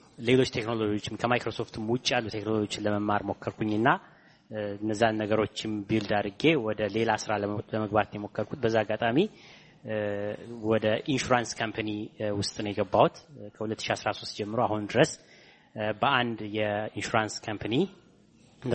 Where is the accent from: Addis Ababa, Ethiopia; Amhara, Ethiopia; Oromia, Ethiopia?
Amhara, Ethiopia; moved away as an adult; እኔ ተወልጄ ያደግኩት ወሎ ውስጥ ነው፣ ደቡብ ወሎ ተንታ የሚባል አካባቢ።